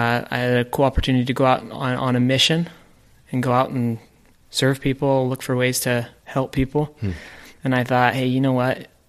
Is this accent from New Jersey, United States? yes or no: no; Salt Lake City, Utah, United States; born there; So I was born in Salt Lake, Utah.